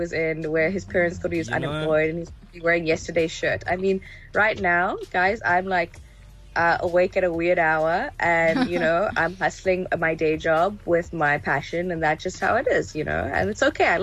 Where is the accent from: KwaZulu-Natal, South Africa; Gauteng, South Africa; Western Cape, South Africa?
Gauteng, South Africa; Johannesburg; also born or lived in Egypt / Nigeria; I grew up in Joburg in the late 90s.